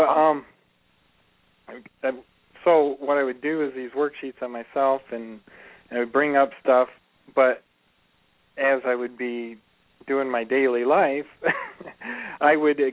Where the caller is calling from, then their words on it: Lansing, Michigan, United States; From Lansing.